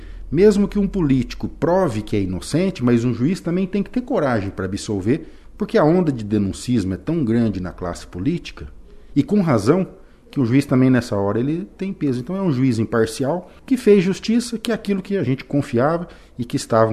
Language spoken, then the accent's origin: Portuguese; Congonhas, Paraná, Brazil; born there; Eu nasci no Distrito de Congonhas. Ó, o Distrito de Congonhas tem 1.000 habitantes. Congonhas é um distrito de Cornélio.